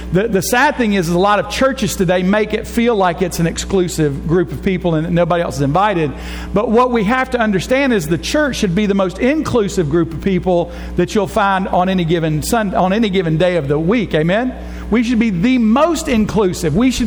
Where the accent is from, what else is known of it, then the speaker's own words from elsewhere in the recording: Griffin, Georgia, United States; girlfriend, I was raised in Griffin. I know how to get around.